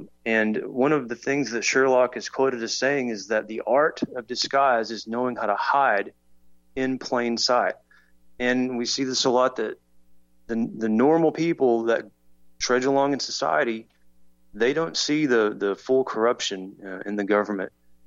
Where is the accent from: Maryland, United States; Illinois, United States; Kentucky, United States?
Kentucky, United States; A little bit about me. … from Kentucky.